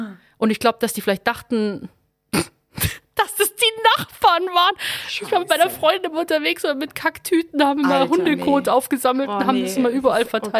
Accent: Rosenheim, Bavaria, Germany; wo ich aufgewachsen bin in Rosenheim

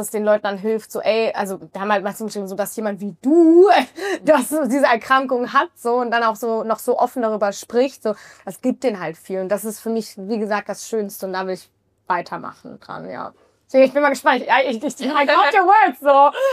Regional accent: Germany; born there; ich bin gebürtige Deutsche

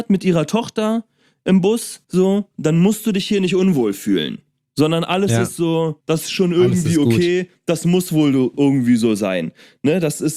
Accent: Germany; Ich komme nicht mal aus Amerika, ich bin Deutscher, also ich bin nur zum Urlaub machen hier.

